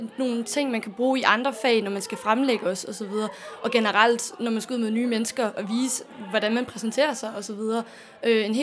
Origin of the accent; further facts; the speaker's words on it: Ebeltoft, Central Denmark Region, Denmark; also born or lived in Skive; jeg kommer oprindeligt fra Ebeltoft, hvor jeg er vokset op og så videre, og så har jeg boet i Skive et par år, og gået på efterskole et par år, og så er jeg flyttet herop til nu.